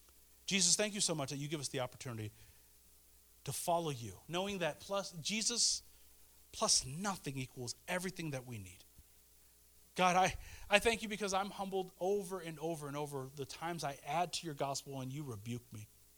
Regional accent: Kansas City, Missouri, United States; If I have a vegan in my house, I'm not going to bring out my barbecue, though I'm from Kansas City.

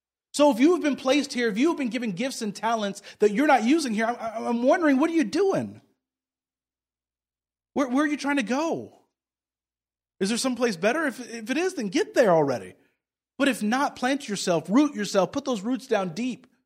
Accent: Kansas City, United States; And then I'm from Kansas City, the best side of the state.

